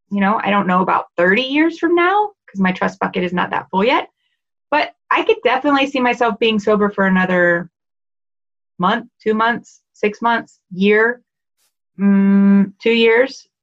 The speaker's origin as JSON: {"language": "English", "town": "Dallas", "region": "Texas", "country": "United States", "said": "She's actually from Houston. I'm from Dallas originally. She's from Houston. So I really enjoy her just because she reminds me of home."}